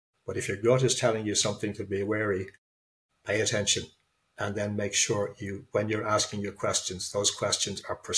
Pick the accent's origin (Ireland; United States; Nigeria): Ireland; moved away; I grew up in Ireland when it was a very monocultural society. So when I left Ireland, I went abroad